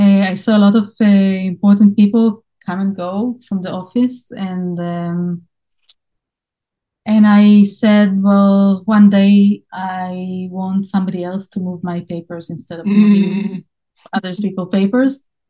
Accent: Israel; I was born and raised in Israel

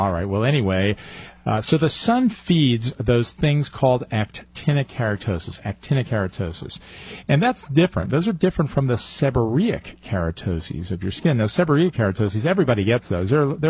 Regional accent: New York, United States; When I was a kid growing up near West Point, New York, I went ice skating

